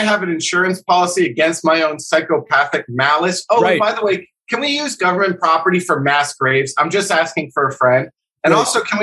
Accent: New Jersey, United States; I'm from Jersey.

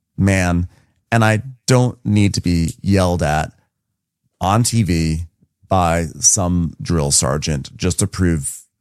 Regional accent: United States; I grew up on the Connecticut border. So I spent a lot of time and I continue to spend lots of time in Connecticut.

